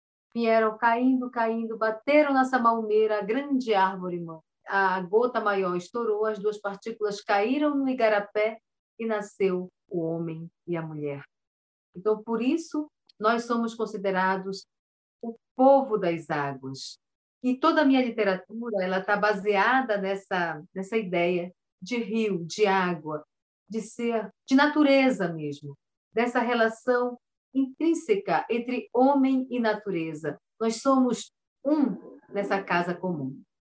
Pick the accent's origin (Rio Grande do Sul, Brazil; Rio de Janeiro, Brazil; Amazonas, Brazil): Amazonas, Brazil; São Paulo de Olivença; also born or lived in Belém de Solimões; São Paulo de Olivença, que foi a maior aldeia do povo Cambeba antes de virar município. Lá eu me criei